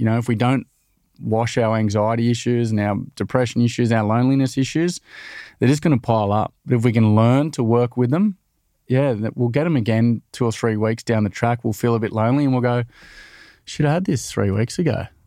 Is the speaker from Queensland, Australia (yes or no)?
yes; Tugun, Queensland, Australia; Yeah, I'm a boy from Tugan. Yeah, people, the smart people spell it T-U-G-A-N, but us Queenslanders, we love T-U-G-U-N, Tugans.